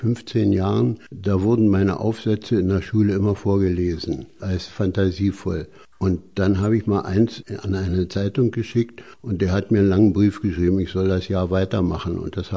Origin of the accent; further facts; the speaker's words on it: Berlin, Germany; born there; Ich bin in Berlin geboren. Meine Mutter ist aus Prag